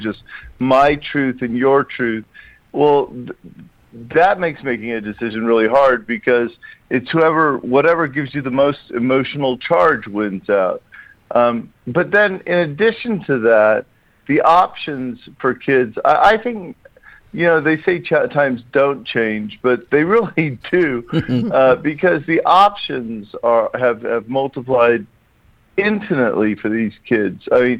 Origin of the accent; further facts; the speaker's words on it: Baton Rouge, Louisiana, United States; born there; I was born in Baton Rouge, so I've got … in my blood.